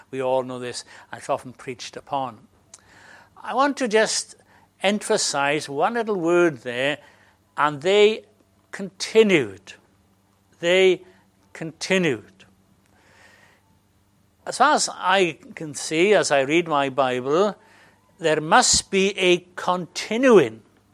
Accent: Wales, United Kingdom; I'm Welsh

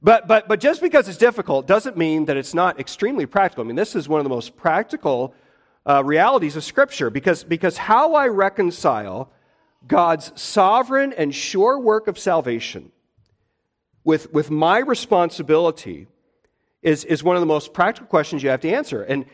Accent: Midwest, United States; And growing up in the Midwest, we would get some pretty powerful thunderstorms at times.

